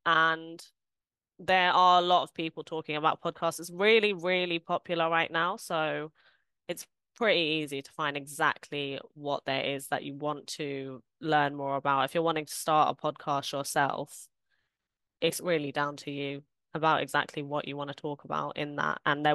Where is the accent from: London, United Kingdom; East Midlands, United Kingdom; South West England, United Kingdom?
London, United Kingdom; I'm from the UK. I'm from London.